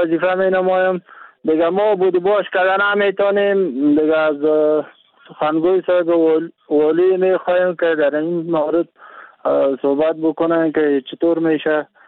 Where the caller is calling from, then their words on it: Kunduz, Afghanistan; بله از قندوز هستم، از منطقه آلچین هستم.